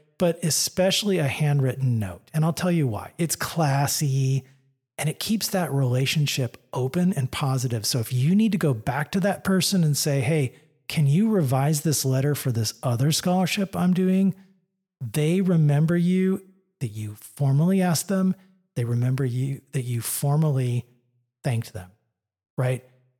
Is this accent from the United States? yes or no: yes; California, United States; It was really cool, and fall, something I had never seen growing up in Southern California.